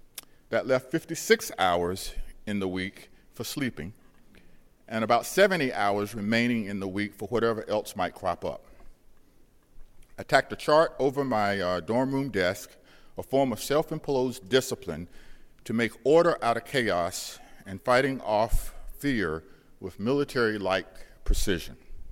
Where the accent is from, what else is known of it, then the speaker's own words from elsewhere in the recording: Charlotte, North Carolina, United States; David Lawrence, then editor of the Charlotte Observer, offered me a job as a night police reporter on my hometown newspaper.